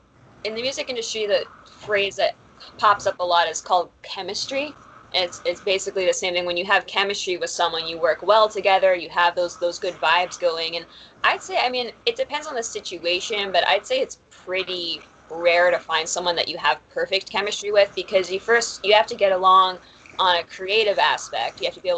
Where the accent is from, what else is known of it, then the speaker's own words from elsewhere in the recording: New York City, New York, United States; also born or lived in Los Angeles; Yeah, I'm originally from New York City, and I had moved out to LA with my mother. She got some work out there. I figured, why not follow her? I went there for college. I was out there for about 5 years